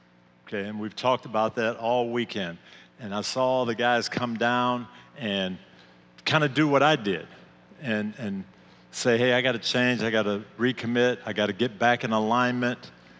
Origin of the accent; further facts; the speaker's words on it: Michigan, United States; he's from just that far from my hometown in Michigan. So we're kind of brother Michiganders